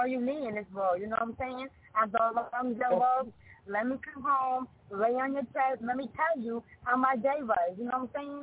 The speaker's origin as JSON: {"language": "English", "region": "New Jersey", "country": "United States", "said": "I'm from New Jersey."}